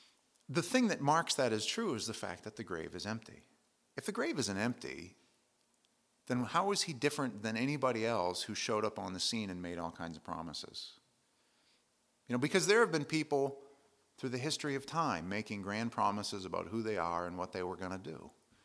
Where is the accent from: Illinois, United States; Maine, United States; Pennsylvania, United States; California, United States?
Maine, United States; We're from Maine.